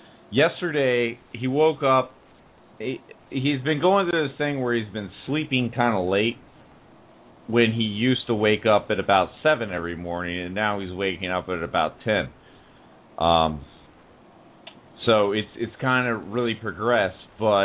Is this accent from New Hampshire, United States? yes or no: no; Virginia, United States; Virginia.